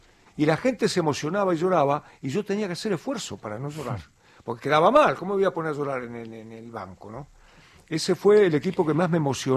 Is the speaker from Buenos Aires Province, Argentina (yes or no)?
yes; Bahía Blanca, Buenos Aires Province, Argentina; born there; Yo nací en Villa Mitre, en un barrio de Bahía Blanca, jugué ahí